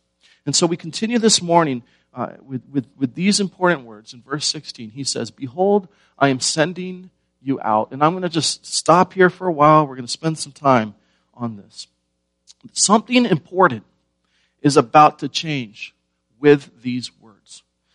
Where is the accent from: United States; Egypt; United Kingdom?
United States; Because I'm an American, right?